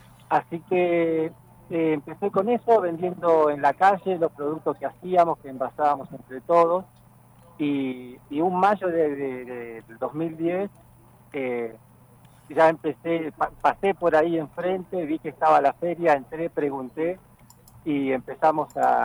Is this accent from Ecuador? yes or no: no; Bajada del Agrio, Neuquén, Argentina; born there; Yo nací en Bajada del Agrio.